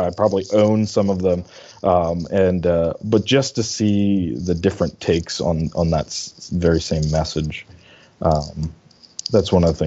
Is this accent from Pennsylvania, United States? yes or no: yes; Meyerstown, Pennsylvania, United States; I grew up in Meyerstown, so it's one of these places, a very small town, but right around the corner you find one of these worldwide industries right in your backyard.